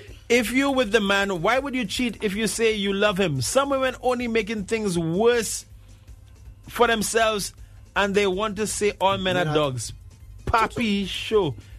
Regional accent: St. Lucia; And yes, I'm from St. Lucia.

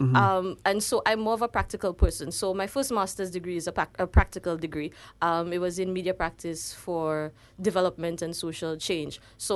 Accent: Vieux Fort, St. Lucia; Born and bred, Black Bay Viewfort. I went to the Plainview Combined School. And I went to Viewfort Compre for like 2 years before I was transferred to St. Joseph's Convent.

